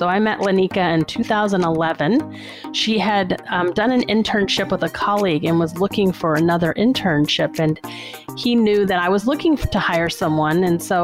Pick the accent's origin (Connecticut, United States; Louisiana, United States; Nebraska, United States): Louisiana, United States; New Orleans; I grew up in New Orleans, Louisiana, and neither of my parents went to university or graduated college.